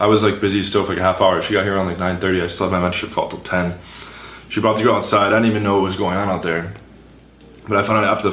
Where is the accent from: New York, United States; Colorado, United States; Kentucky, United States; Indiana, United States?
New York, United States; I'm from New York and the seasons are like reversed.